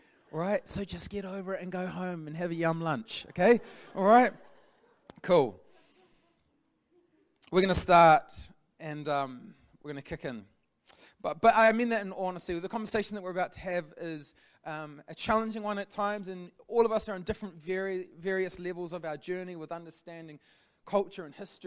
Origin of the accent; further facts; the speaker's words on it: Palmerston North, Manawatū-Whanganui, New Zealand; now in Hamilton, New Zealand; I grew up in Palmerston North, the only one of two landlocked cities in New Zealand, beautiful place, known for its high-rise buildings and profound architecture, and I moved to Hamilton about 13 or 14 years ago